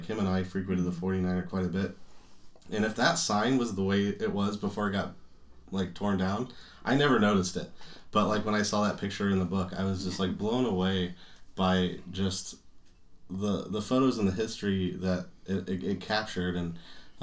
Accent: Nebraska, United States; I've had plenty of steaks growing up in Nebraska

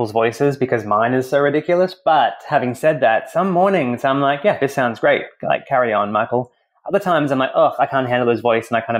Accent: Australia; moved away as an adult; now in United States; I'm white. He's non-white. He's from El Salvador. I'm from Australia.

